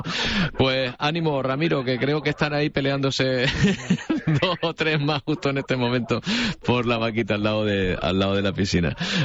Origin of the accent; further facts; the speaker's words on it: Canary Islands, Spain; nosotros, los españoles, somos los canarios cuando estamos en determinados centros